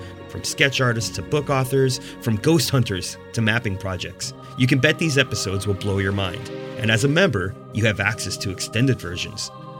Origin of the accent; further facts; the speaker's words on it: Pacific Northwest, United States; writer, voiceover actor, and storyteller. I grew up in the Pacific Northwest, and having traveled and lived around the world, I've come to realize there's no other place like this great land.